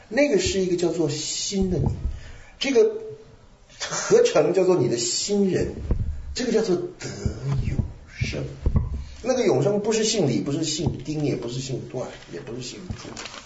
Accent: Taipei, Taiwan; 我是从台北来的。

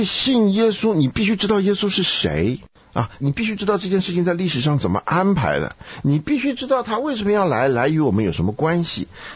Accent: China; 我们中国人所讲的信心往往是一种用力啊，修行，对不对？

